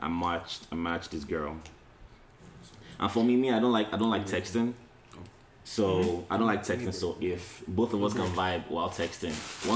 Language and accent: English; Nigeria; So she asked me where I'm from, and I'm like, "Oh, I'm Nigerian."